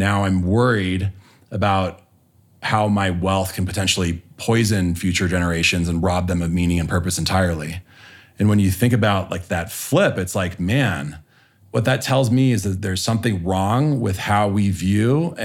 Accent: Los Angeles, California, United States; Growing up in Los Angeles, I wasn't immune to the lure of pursuing property, power, and prestige.

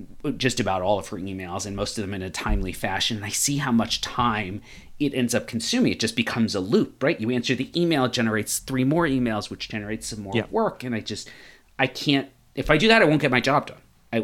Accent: United States; It is unlike a lot of the major sports I grew up with here in the United States

